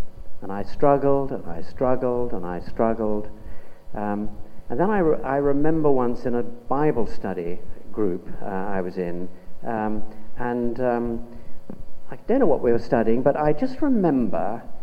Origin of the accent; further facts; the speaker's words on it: United Kingdom; And being British, I thought, you must suppress this.